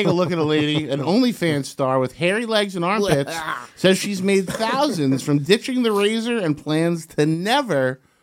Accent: Secaucus, New Jersey, United States; Like, so I grew up in Seacaucus.

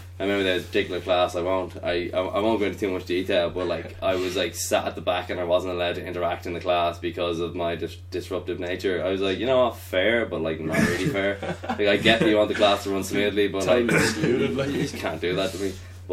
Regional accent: Ireland; I don't know what it is about being Irish, but like, when you go somewhere else, like, people, you stand out so much from everyone else.

